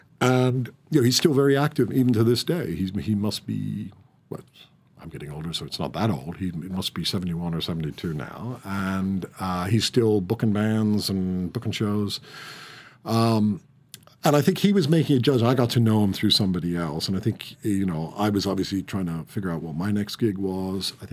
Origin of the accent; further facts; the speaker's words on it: Ireland; Do I see myself as Irish? Yeah, I do. But I think I have to persuade people that I'm Irish because they listen to my accent and say, oh, really?